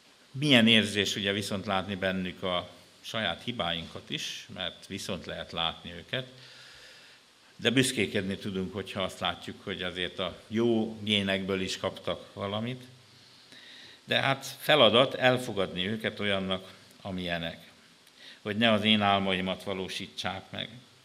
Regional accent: Nyáregyháza, Pest, Hungary; also born or lived in Budapest; nyáregyházi vagyok egyébként, az egy Dél-Pest megyei falu.

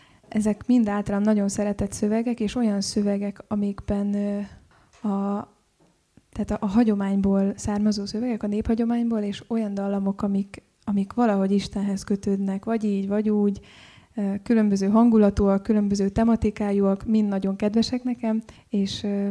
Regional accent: Timișoara, Timiș County, Romania; now in Budapest, Hungary; Temesváron születtem, és ott nőttem fel, azután kerültem Budapestre, és jelenleg a Liszt Ferenc Zeneművészeti Egyetemen vagyok negyedéves hallgató

